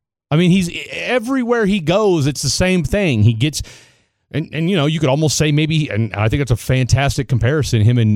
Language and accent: English; Topeka, Kansas, United States; I mean, I'm from Topeka. which is the capital of the state of Kansas